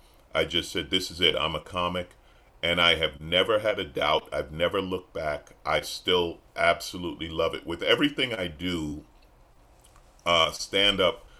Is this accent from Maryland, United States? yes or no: no; New York, United States; born there; now in Los Angeles, United States; I said, man, I was born in New York. I live in L.A.